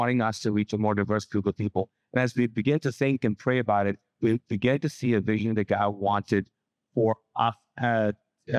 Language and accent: English; Kuwait; So I grew up in Kuwait as a Pakistani and also as a Muslim.